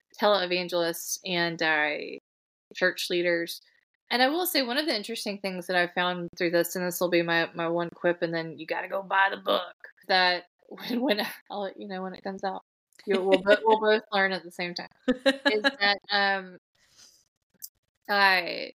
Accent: Ringgold, Georgia, United States; there's one that was from my hometown in Ringgold that I use as an example

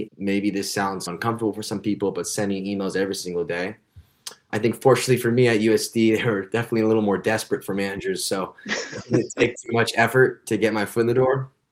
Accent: Pleasanton, California, United States; now in San Diego, United States; here on the West Coast, San Diego, born and raised in California in the Bay Area, Pleasanton.

